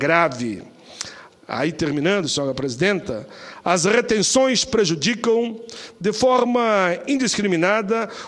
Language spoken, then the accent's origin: Portuguese; Caxias do Sul, Rio Grande do Sul, Brazil; lá da minha cidade natal, Caxias do Sul